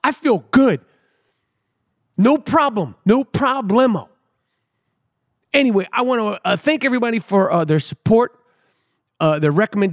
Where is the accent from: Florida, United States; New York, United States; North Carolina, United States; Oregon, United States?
New York, United States; New York City; Growing up in New York City, they probably still have it.